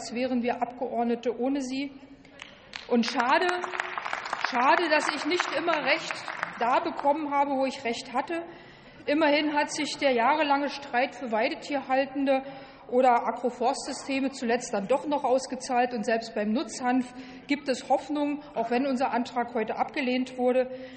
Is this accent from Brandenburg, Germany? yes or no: yes; Brandenburg, Germany; In Brandenburg zum Beispiel, wo ich herkomme